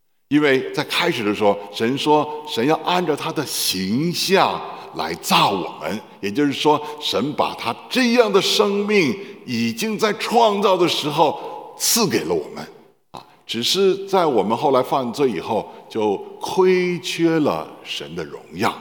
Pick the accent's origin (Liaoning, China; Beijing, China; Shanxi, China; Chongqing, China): Beijing, China; 你知道我是北京人啊，当我跟人家说我是北京人的时候，别人就笑话我哈，说以为我是北京猿人啊